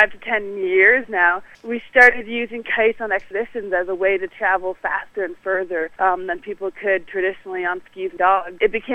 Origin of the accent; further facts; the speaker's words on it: Canada; Eric and I grew up in the Arctic, and we grew up, our parents owned a guiding company, so we grew up with a dog team in our backyard in the Arctic Ocean